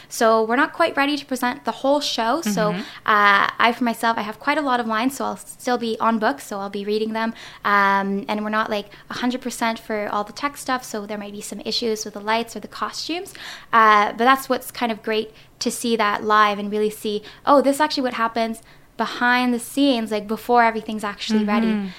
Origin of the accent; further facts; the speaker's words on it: Gatineau, Quebec, Canada; I'm from Gatineau, Ottawa region.